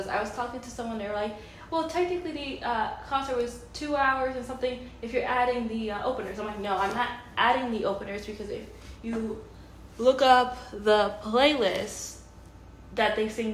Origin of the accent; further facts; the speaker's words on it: Canada; now in Pittsburgh, United States; because I'm from the Northeast, from Canada, then I live in Pittsburgh